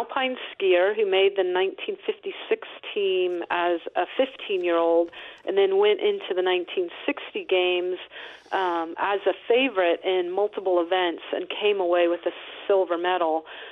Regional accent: Santa Clara, California, United States; I grew up in Santa Clara, California in the 1970s when, believe it or not, it had a lot of the same qualities that I recognized in Norwich. It was a largely agrarian town

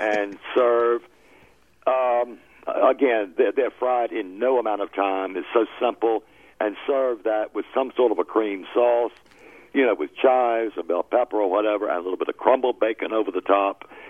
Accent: Charlotte, North Carolina, United States; Well, Faith, I grew up catching catfish near Charlotte, North Carolina, at the Catawba Revel.

